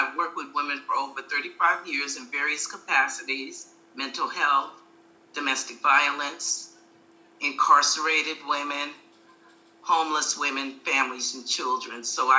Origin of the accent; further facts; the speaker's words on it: Oklahoma, United States; now in El Sobrante, United States; Yeah, so that's where I'm located at, but I'm originally from Oklahoma.